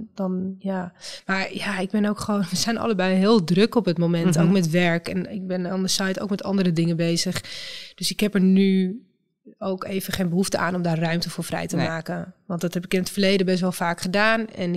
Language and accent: Dutch; Amsterdam, North Holland, Netherlands; En ik ben in Amsterdam opgegroeid.